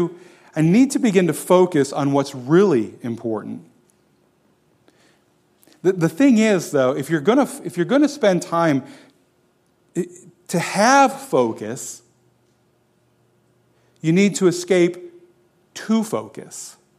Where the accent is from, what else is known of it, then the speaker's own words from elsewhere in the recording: Florida, United States; moved away as an adult; now in Tennessee, United States; I moved to Tennessee in 97 from Florida, where I grew up.